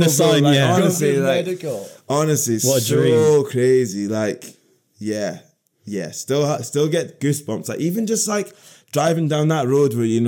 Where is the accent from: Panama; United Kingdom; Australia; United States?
United Kingdom; Dundee, Scotland; Obviously growing up in Dundee, first team I ever like went to watch was Dundee United.